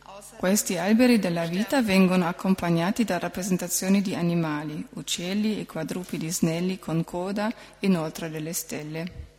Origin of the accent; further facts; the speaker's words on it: Bremen, Germany; Italian is a second language; vengo da Brema